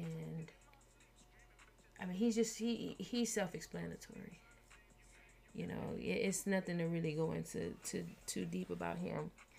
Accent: Louisiana, United States; And I'm from Louisiana, so me and Yimaye has had a lot of conversations because, you know, those hurricanes, you know, they be coming.

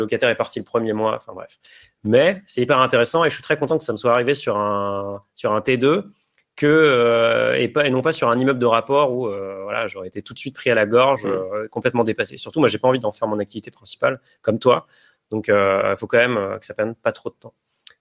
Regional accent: Chambéry, Auvergne-Rhône-Alpes, France; J'ai investi à Chambéry, qui est ma ville natale.

